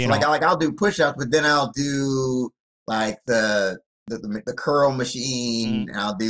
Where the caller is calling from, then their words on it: Clinton, Maryland, United States; I'm 20 minutes. I'm 20 minutes from the city. I'm at Clinton, Maryland is the name of my area. So we're 20 minutes from D.C.